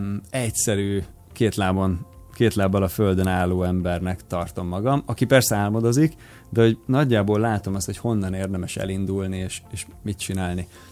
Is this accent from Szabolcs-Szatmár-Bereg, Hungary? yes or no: yes; Nyírmada, Szabolcs-Szatmár-Bereg, Hungary; mivel egyébként nyírmadai vagyok, és Nyíregyháza környékén nőttem föl